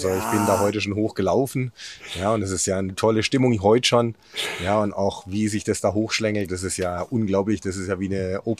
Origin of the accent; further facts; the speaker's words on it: Freiburg, Baden-Württemberg, Germany; Aus Freiburg.